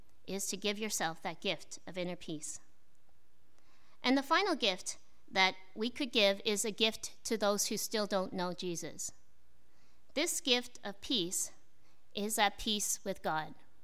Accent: Waterloo, Ontario, Canada; I grew up in Waterloo, which is like a little small town, right? So not too many people.

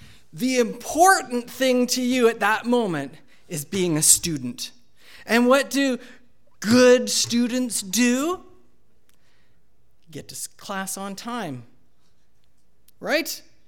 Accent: Canada; I'm a proud Canadian. Remember the beer commercial? I am Canadian.

